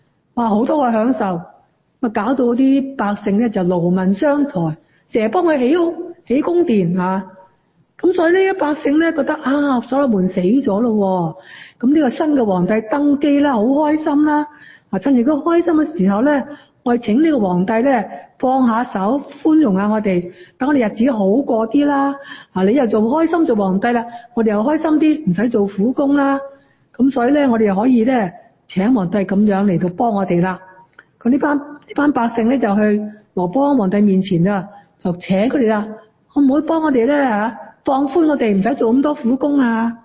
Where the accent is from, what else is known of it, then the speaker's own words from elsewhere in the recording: China; 是不是我们中国人都说过啦，得民心者得天下嘛